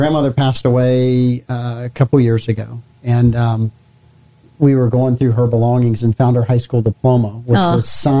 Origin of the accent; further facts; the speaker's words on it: Florida, United States; And yeah, I grew up in St. John's County. St. Augustine High School.